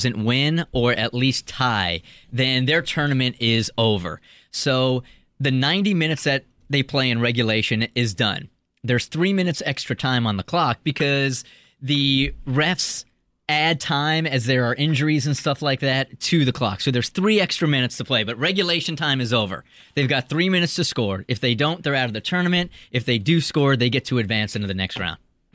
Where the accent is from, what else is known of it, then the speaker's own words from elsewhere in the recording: United States; I, as an American, am so proud of the way these guys are playing